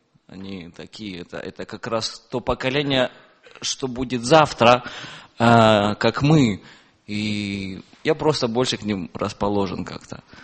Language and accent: Russian; Karlsruhe, Baden-Württemberg, Germany; из Карлсруэ.